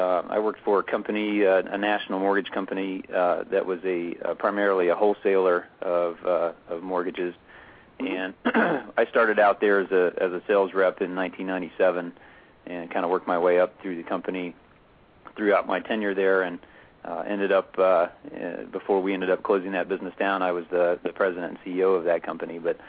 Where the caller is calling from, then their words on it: Cleveland, Ohio, United States; I'm calling from Cleveland, Ohio. I'm in my home office there. I actually live in Cleveland